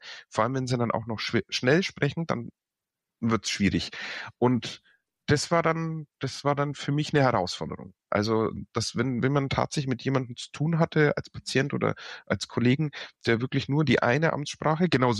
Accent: Bavaria, Germany; accent: Franconian; solange Sie meinen fränkischen Dialekt verstehen, ist alles in Ordnung.

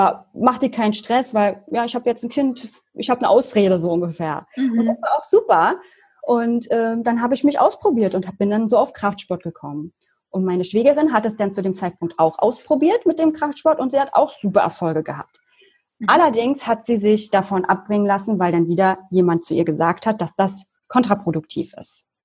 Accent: Berlin, Germany; ich komme aus Berlin, bin jetzt 33 Jahre alt, also 87 geboren

